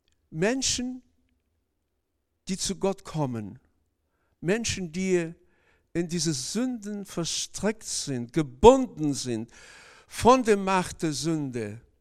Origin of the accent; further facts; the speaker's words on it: Kazakhstan; now in Germany; Als ich noch jung war, bei uns in Kasachstan, habe ich in einem Betrieb gearbeitet, der war an eine, quasi auf der anderen Seite der Stadt, als da, wo ich gelebt habe.